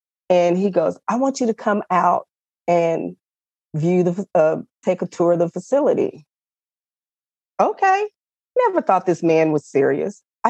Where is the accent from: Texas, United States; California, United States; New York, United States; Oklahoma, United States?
Texas, United States; I'm from Texas, never been to Big Bend.